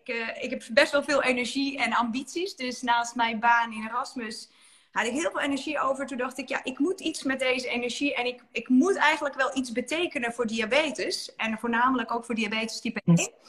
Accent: Serbia; now in Netherlands; Ik kom zelf uit Servië. Ik begon mijn carrière, ik zat vanavond echt uit te rekenen, maar ongeveer 22 jaar geleden in Nederland, in Erasmus Medisch Centrum.

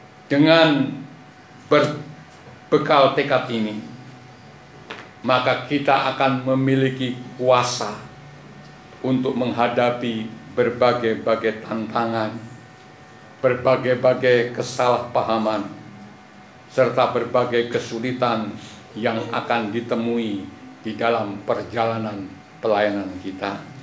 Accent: Magelang, Central Java, Indonesia; Saudara-saudara, saya ini orang asli Magelang.

